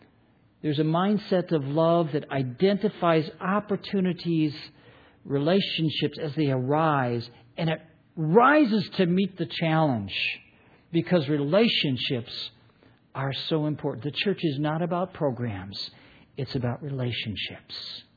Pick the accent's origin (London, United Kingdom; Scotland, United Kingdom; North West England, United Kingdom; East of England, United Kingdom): Scotland, United Kingdom; I'm Scottish, that's why I put myself forward.